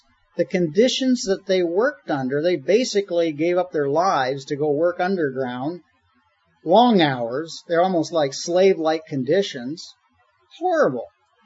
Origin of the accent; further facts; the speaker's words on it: Mississauga, Ontario, Canada; And the first time, you know, I'm from Mississauga.